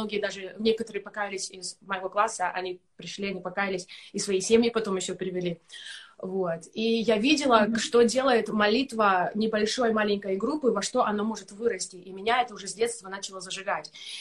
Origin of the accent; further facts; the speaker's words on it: Kramatorsk, Donetsk Oblast, Ukraine; когда еще будучи на Украине, я сама из Донецкой области, город Краматорск.